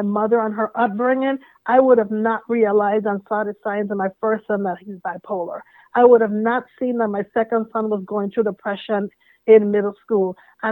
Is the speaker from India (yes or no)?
no; U.S. Virgin Islands; accent: Virgin Islands; now in United States; No, I'm actually born and raised in the Virgin Islands, but my adult life I've spent living in Florida and Georgia.